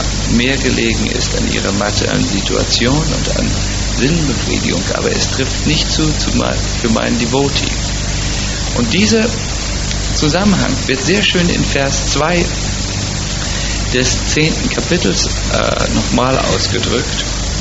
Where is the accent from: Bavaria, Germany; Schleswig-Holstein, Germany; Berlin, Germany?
Schleswig-Holstein, Germany; Fehmarn; ich bin für 8 Jahre im Meer groß geworden, in der wunderschönen Ostsee, in Sylt-Fehmarn.